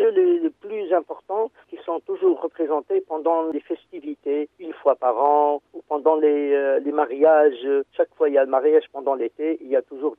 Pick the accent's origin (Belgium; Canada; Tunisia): Tunisia; chez nous en Tunisie, le mariage traditionnel surtout se base sur les jeux